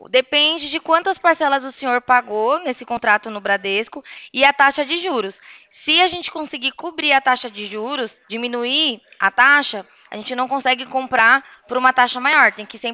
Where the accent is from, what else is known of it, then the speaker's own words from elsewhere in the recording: Atibaia, São Paulo, Brazil; Porque eu sou daqui de Atibaia. Eu moro no interior de São Paulo.